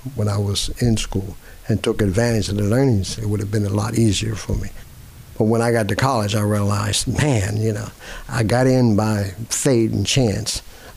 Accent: McKeesport, Pennsylvania, United States; born there; And I was born around here in McKeesport, and when steel mills were going, and everything was booming.

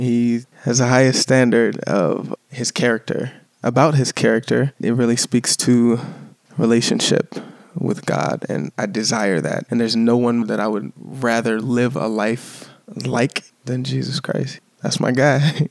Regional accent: Chesapeake, Virginia, United States; born there; My birthday is October 6th, 1988. I was born in Chesapeake, Virginia.

